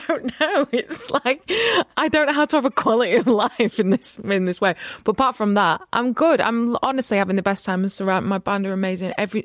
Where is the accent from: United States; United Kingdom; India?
United Kingdom; Rotherham, Yorkshire and the Humber; born there; I was born in 86 in Rotherham.